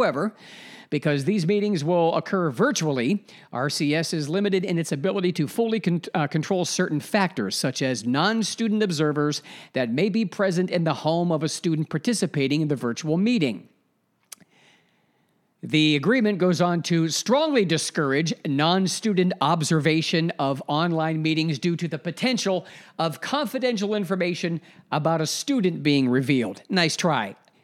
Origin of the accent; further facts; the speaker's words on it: Ohio, United States; The training was conducted at Goodyear's corporate offices in Akron, Ohio, my home state.